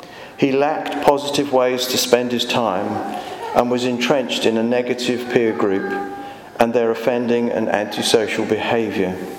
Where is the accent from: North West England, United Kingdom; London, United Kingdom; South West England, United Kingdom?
London, United Kingdom; Hayes; I was raised in Hayes.